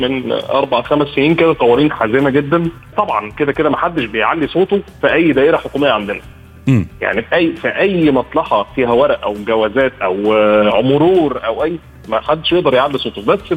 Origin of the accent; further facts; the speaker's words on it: Egypt; ده بالنسبة لنا إحنا كمصريين